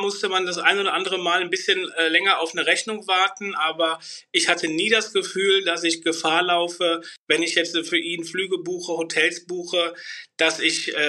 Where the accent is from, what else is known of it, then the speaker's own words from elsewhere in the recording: Bornheim, North Rhine-Westphalia, Germany; 40 Jahre und komme aus Bornheim, bin Reiseverkehrskaufmann.